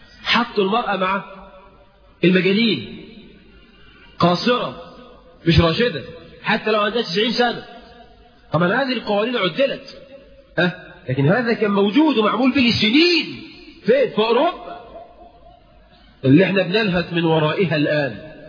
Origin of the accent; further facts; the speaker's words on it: Egypt; ولذلك حتى احنا كمصريين تيجي تعزم تقعد مع واحد تشرب شاي